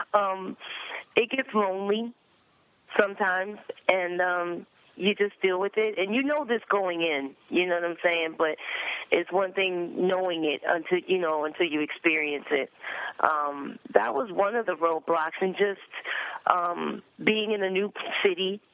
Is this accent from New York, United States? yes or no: yes; New York, United States; I'm like, I'm from New York. Of course I have a coat.